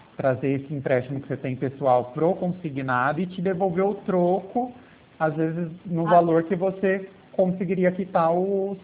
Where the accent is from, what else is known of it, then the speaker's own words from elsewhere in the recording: Pirassununga, São Paulo, Brazil; Eu sou de Pirassununga, é isso.